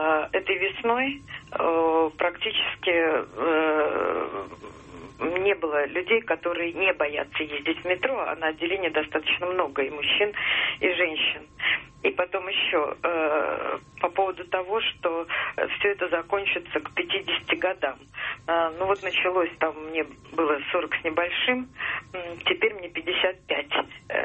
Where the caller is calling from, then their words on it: Saint Petersburg, Russia; Я звоню из Санкт-Петербурга.